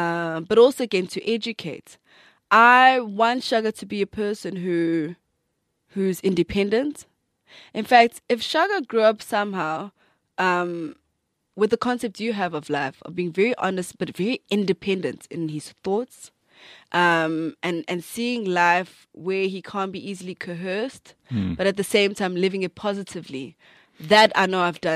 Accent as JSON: {"language": "English", "town": "Durban", "region": "KwaZulu-Natal", "country": "South Africa", "tie": "born or raised there", "said": "I'm from Durban North."}